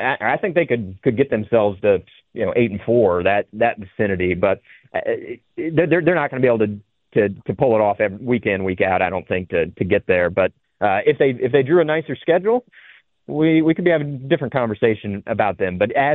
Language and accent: English; Midwest, United States; I'm from the Midwest, so I might catch the beat for saying this